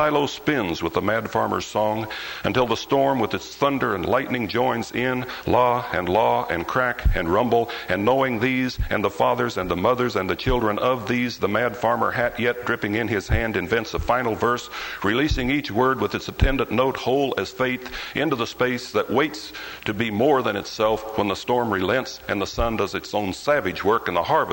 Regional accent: Kansas, United States; But when I grew up in Kansas, and the place you grow up in does have a hold on you of sorts.

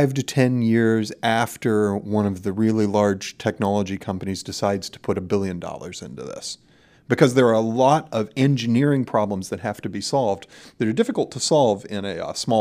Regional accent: Williamson, West Virginia, United States; moved away as an adult; now in Japan; I grew up in Williamson in Mingo County, and I'm a quantum computer and quantum network architect and an associate professor at Keio University in Japan.

